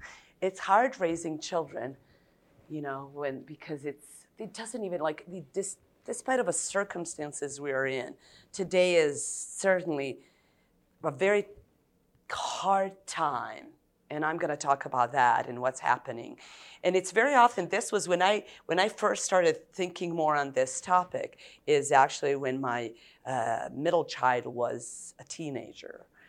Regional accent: Serbia; English is a second language; I come from Serbia. I married an American, so that's where the accent is. It's not like I binge Netflix or something like that. We do speak Serbian at home.

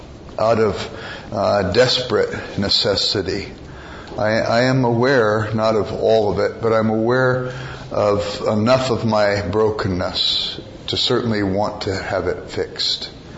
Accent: United States; born there; When I was born in America, Harry Truman was the President of the United States.

